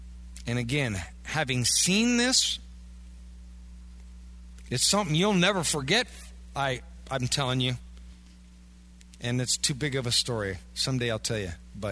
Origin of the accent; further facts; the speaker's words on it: Iowa, United States; now in Wisconsin, United States; I'm sitting here in Wisconsin, you know, I'm from Iowa. So, you know, we don't look for demons under every rock.